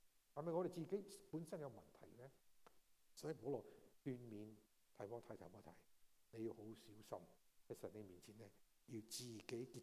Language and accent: Chinese; Guangdong, China; 我们广东人将去饮茶，早点去的东西最漂亮，早点去饮茶更好一点。